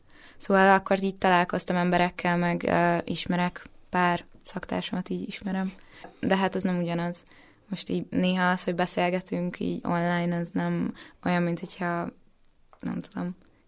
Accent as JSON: {"language": "Hungarian", "town": "Érd", "region": "Pest", "country": "Hungary", "lives_now": "Budapest, Hungary", "said": "Én érdi vagyok alapból, de ugye most költöztem fel, szóval most már én is budapesti lakos vagyok."}